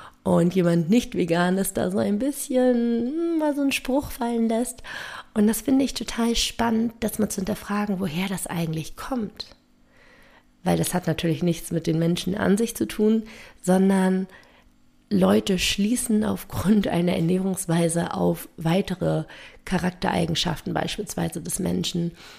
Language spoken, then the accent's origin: German; Berlin, Germany; wie einige von euch eventuell wissen, komme ich aus Berlin.